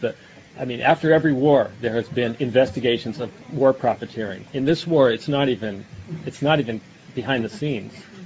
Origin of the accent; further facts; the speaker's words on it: North Dakota, United States; I grew up in North Dakota, so I know that this is an important law up there.